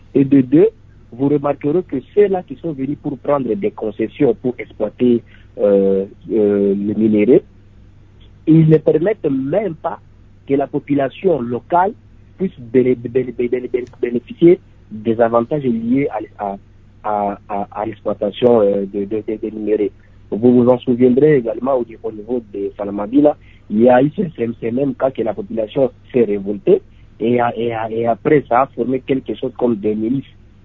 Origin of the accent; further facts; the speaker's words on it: Maniema, DR Congo; now in Kinshasa, DR Congo; je suis à Kinshasa actuellement, je suis originaire du Maniema, étant au Maniema, grandi au Maniema, j'ai vécu plusieurs années.